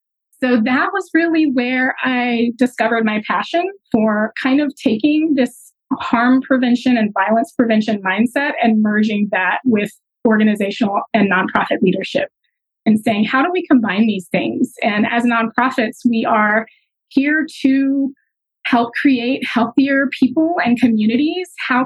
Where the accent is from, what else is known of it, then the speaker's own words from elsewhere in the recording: Baton Rouge, Louisiana, United States; I ended up taking a job as a community educator for a small nonprofit in my hometown of Baton Rouge, Louisiana.